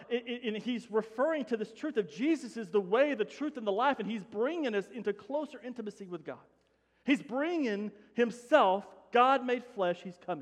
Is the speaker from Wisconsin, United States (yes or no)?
no; Denver City, Texas, United States; When I was growing up in Denver City, Seminole was the worst.